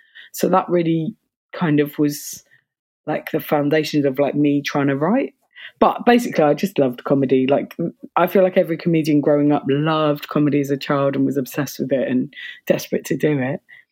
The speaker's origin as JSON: {"language": "English", "town": "Orpington", "region": "London", "country": "United Kingdom", "tie": "born or raised there", "said": "it was funny because I started when I was a teenager and I grew up in Orpington"}